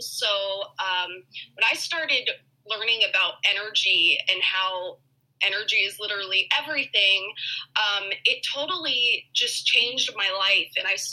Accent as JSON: {"language": "English", "region": "New Mexico", "country": "United States", "tie": "born or raised there", "said": "And so this summer I came back to my hometown in New Mexico, and I met Julia here in New Mexico"}